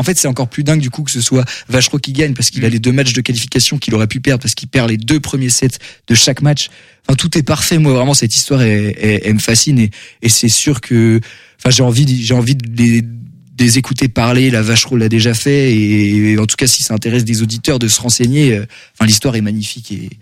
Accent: France; le regret qu'on peut avoir nous en tant que Français

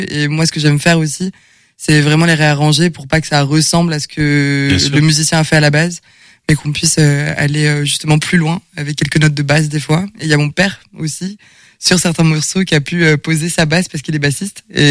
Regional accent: Angers, Pays de la Loire, France; je suis auteure, compositrice, interprète et je viens d'Angers.

